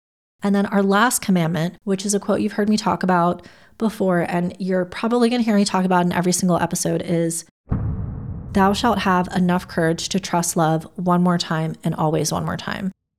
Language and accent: English; United States; now in United Kingdom; Like, I'm in Scotland, but I'm American, obviously.